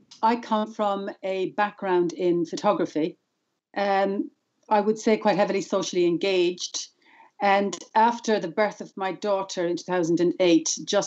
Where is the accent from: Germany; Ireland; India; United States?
Ireland; also born or lived in London; now in United Kingdom; I'm also Irish, but unlike Rachel, I don't live in Ireland. I live North Yorkshire at the moment, but spent many years in London.